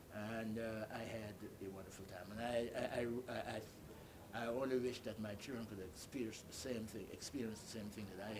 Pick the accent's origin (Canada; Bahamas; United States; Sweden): Bahamas; Crooked Island; also born or lived in Nassau; I was born in Nassau, Bahamas, by the way, and my grandmother lived in a little island called Crooked Island in the Bahamas.